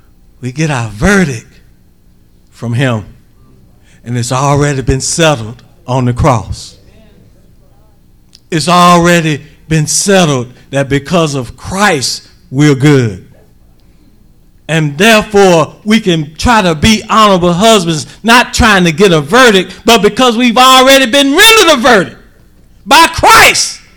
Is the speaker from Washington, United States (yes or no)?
no; Mobile, Alabama, United States; See, I'm from Mobile, Alabama